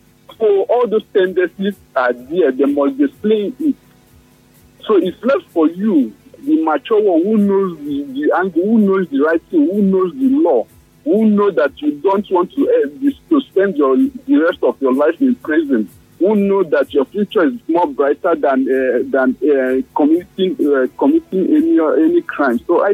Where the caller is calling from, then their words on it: Port Harcourt, Rivers, Nigeria; I'm calling from Port Harcourt.